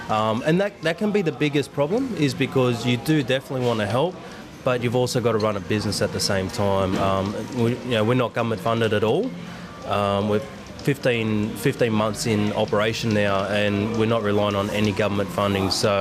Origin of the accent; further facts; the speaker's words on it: Newcastle, New South Wales, Australia; I was born and raised in Newcastle. My family originates from the Walker, Nurella and Armidale regions. Mum and Dad growing up here were being Aboriginal, growing up in the community